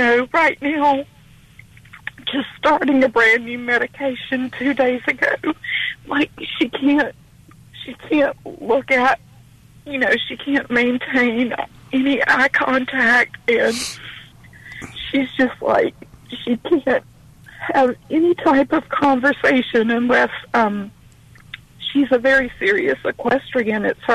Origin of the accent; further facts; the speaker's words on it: the South, United States; I grew up in the South, and I was very, very controlled by guilt, shame, and beratement.